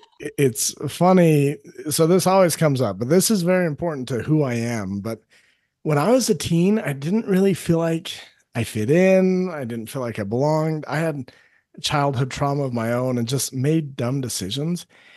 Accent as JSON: {"language": "English", "country": "United States", "said": "I'm not an English soccer player or actor. … from the US."}